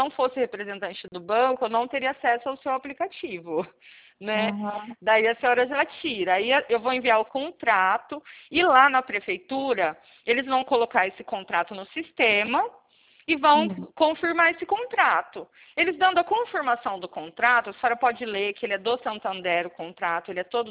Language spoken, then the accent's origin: Portuguese; Presidente Prudente, São Paulo, Brazil; eu sou de Presidente Prudente